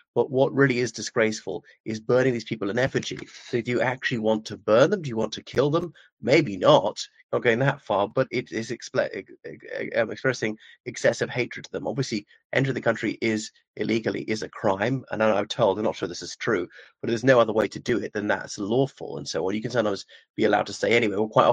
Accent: Ireland; o everyone … from Ireland.

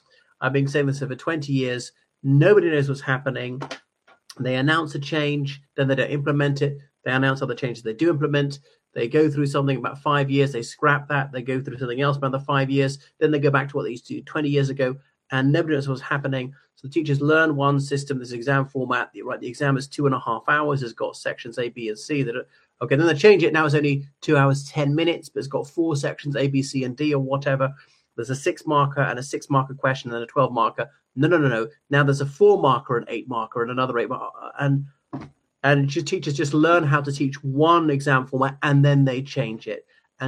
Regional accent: Ireland; from Ireland.

